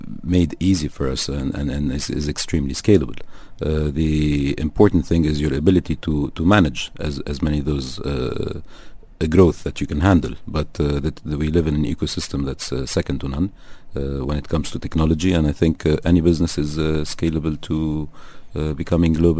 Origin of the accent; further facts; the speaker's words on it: Lebanon; moved away; I grew up in Lebanon from birth till 1982